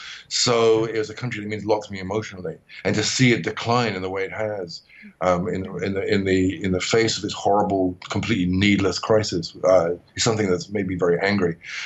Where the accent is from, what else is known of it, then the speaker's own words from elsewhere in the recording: United Kingdom; now in Bangkok, Thailand; I'm a British writer living in Bangkok at the moment.